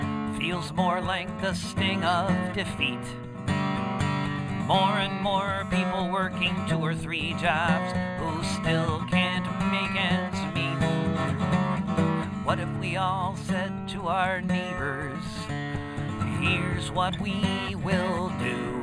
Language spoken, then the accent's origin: English; Portland, Oregon, United States; from Portland, Oregon